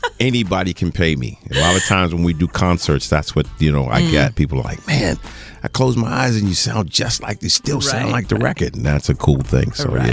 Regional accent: Teaneck, New Jersey, United States; also born or lived in New York; I was born in New York, a medical center in New York, and I grew up in the Teaneck, Hackensack, Englewood area. Really grew up on Teterboro Airport.

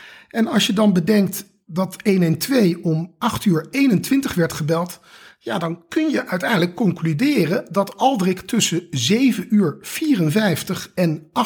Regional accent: Leiderdorp, South Holland, Netherlands; accent: rolling R; En je hoort het al een beetje aan mijn rollende R. Ik kom natuurlijk uit Leiderdorp Leiden, dus ik ken het daar wel.

